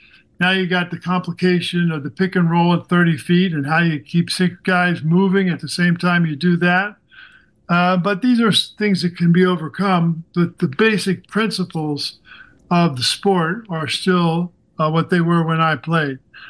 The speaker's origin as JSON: {"language": "English", "region": "Missouri", "country": "United States", "tie": "born or raised there", "said": "I mean, you know, I grew up in Missouri. I represented New Jersey."}